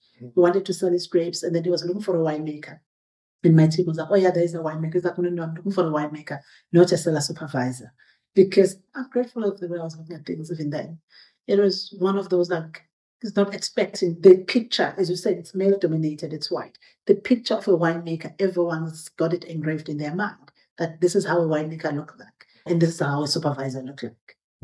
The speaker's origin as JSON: {"language": "English", "town": "Kwanundlovu", "region": "KwaZulu-Natal", "country": "South Africa", "tie": "born or raised there", "said": "I grew up in the village Kwanundlovu, and then we moved to another village. And I went to school there."}